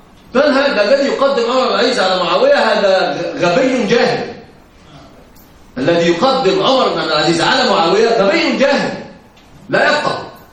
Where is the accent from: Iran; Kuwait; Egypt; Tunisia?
Egypt; ولكن الفضل عندنا في مصر مثلا ايش يقول ايه المرض الساعد